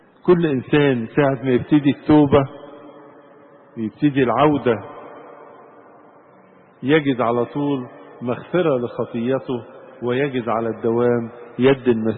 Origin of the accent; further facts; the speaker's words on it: Egypt; بلادنا مصر